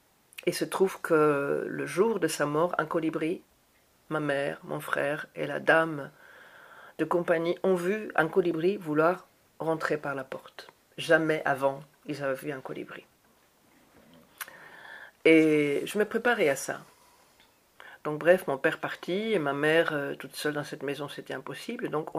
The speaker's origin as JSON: {"language": "French", "region": "Buenos Aires", "country": "Argentina", "tie": "born or raised there", "first_language": "Spanish", "second_language": "French", "said": "Comme tu le sais, je suis née en Argentine."}